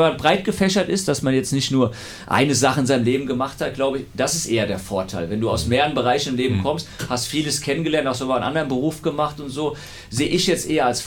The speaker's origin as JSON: {"language": "German", "town": "Frankfurt", "region": "Hesse", "country": "Germany", "said": "Allerdings, ich komme aus Frankfurt"}